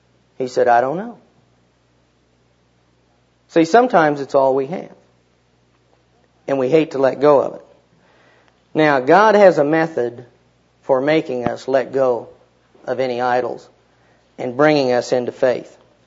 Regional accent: Kansas, United States; I'm from Kansas

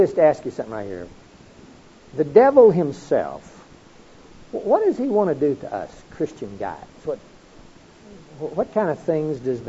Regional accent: Hollis, Oklahoma, United States; here I was, a little farm guy from Oklahoma. I grew up in Hollis, Oklahoma

